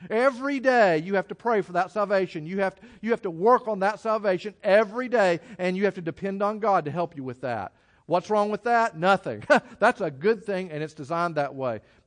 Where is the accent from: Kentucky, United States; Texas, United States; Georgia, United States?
Texas, United States; I grew up in Texas with cows.